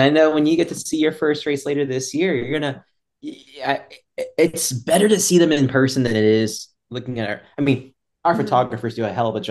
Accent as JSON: {"language": "English", "town": "Boston", "region": "Massachusetts", "country": "United States", "said": "For me, my standards, because I'm from Boston, anything west of Texas is"}